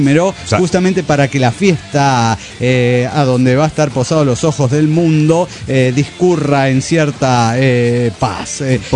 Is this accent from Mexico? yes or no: no; Tarija, Bolivia; now in La Paz, Bolivia; soy de Tarija, Bolivia, la capital de la sonrisa. Pero hace un año que estoy viviendo en La Paz.